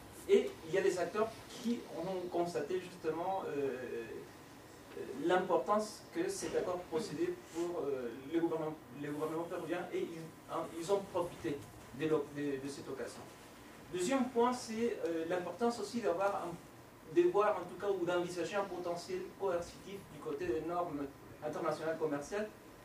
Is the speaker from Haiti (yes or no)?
no; Peru; Je vous mentionne par exemple le cas de mon pays d'origine, le Pérou.